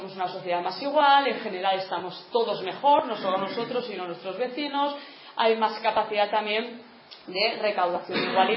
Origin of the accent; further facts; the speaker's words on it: Navarre, Spain; Somos en Navarra, y es algo que nos ha diferenciado en este caso sí claramente del resto del Estado, una sociedad de clases medias, ¿no?